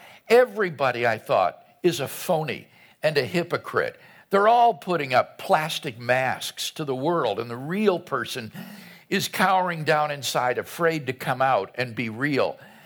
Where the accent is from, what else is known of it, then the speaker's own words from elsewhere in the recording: United States; Well, we're Americans. Jan and I are here on a three-week speaking trip to various universities in four cities of Australia.